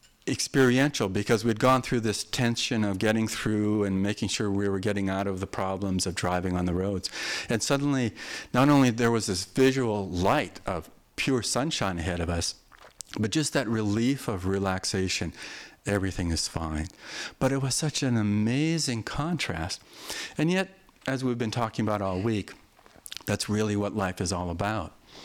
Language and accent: English; Winnipeg, Manitoba, Canada; I grew up in Winnipeg, Canada. Snow was like a friendly experience of driving on.